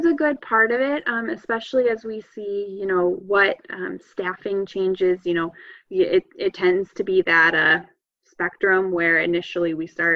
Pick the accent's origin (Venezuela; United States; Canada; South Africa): United States; Michigan; now in Fargo, United States; I actually did not. I grew up in Michigan, and I moved around a little bit